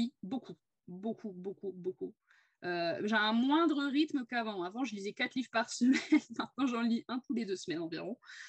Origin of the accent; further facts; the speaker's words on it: Cambrai, Hauts-de-France, France; parce qu'à la base moi je suis de Cambrai-Douai, dans le Nord